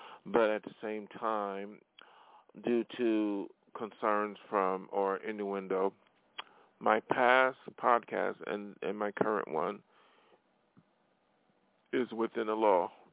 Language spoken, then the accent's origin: English; Buffalo, New York, United States; moved away; I am from Buffalo, New York, and I have no plans to go back there to live